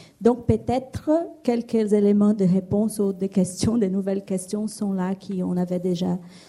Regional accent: Brazil; French is a second language; parce qu'au Brésil, après 2013, on pensait, je suis brésilienne

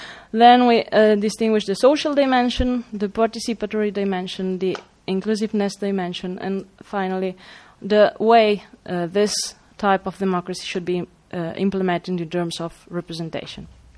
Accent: Spain; English is a second language; Since I'm from Spain, I can really see how people is angry.

